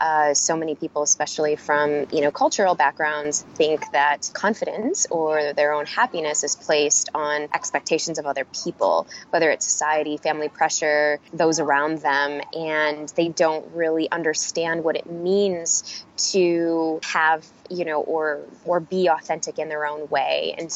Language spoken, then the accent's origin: English; Chicago, Illinois, United States; both migrated to Chicago and had myself and my two younger brothers.